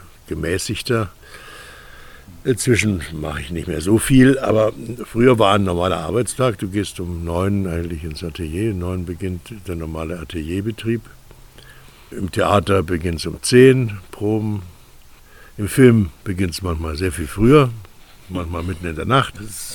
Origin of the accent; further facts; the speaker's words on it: Augsburg, Bavaria, Germany; born there; moved away as an adult; also born or lived in Berlin; Ja, ich bin 1941 geboren in Augsburg. Bin aber dann als junger Schauspieler nach Berlin gegangen, wo ich dann so über 40 Jahre gearbeitet, gelebt habe. Jetzt habe ich mich aufs Land zurückgezogen